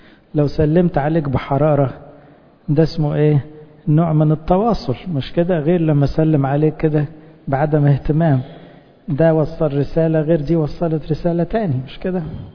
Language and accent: Arabic; Egypt; وإحنا كمصريين الحمد لله لما بنتكلم بكل إيدينا ورجلينا